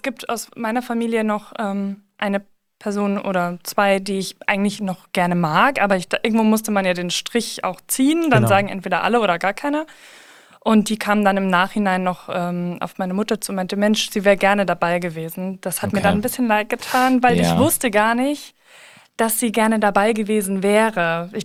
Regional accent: Bavaria, Germany; ich komme aus Bayern

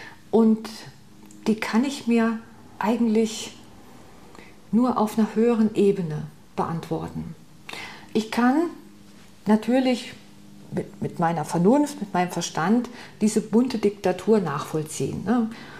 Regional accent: Hesse, Germany; Nein, ich bin aus Nordhessen.

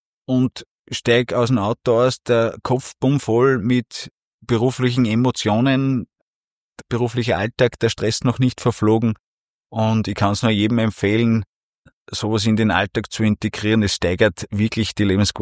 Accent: Unterweitersdorf, Upper Austria, Austria; Ich habe mein Arbeitsweg nach Linz aus dem wunderschönen Mühlviertel ist ungefähr 22, 23 Kilometer in eine Richtung und ich komme aus Unterweitersdorf

